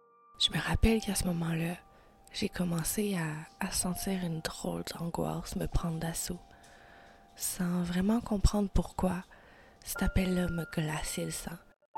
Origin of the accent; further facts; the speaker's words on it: Montreal, Quebec, Canada; On est montréalaise ou on l'est pas.